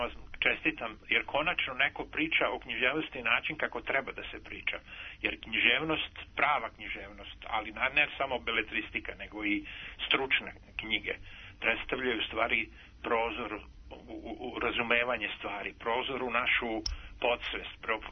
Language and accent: Serbian; Bosnia & Herzegovina; zato što sam poreklom iz Bosne, iz jednog malog grada, gdje sam završio osnovnu i srednju školu